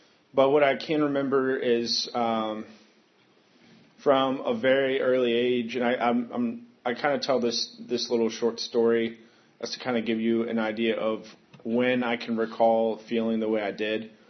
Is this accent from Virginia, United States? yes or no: yes; Mechanicsville, Virginia, United States; So I grew up in Richmond, and or outside of Richmond in Mechanicsville